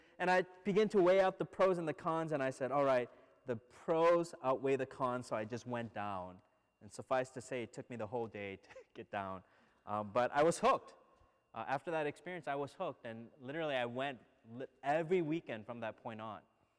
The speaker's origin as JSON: {"language": "English", "region": "Minnesota", "country": "United States", "tie": "born or raised there", "also_born_or_lived": "Korea", "moved": "yes", "said": "I grew up in Minnesota, so one of the favorite activities in Minnesota during the winters is skiing"}